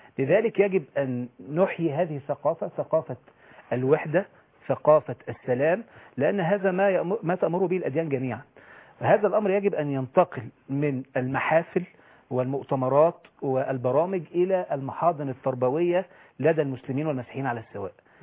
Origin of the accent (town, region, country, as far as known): Egypt